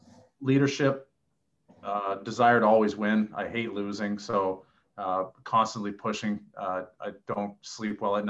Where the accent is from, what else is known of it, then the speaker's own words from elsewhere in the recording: Oshawa, Ontario, Canada; Yeah, so I'm from Oshawa, Ontario, small town about 45 minutes east of Toronto. Very blue-collar town. Grew up there. My family still lives there.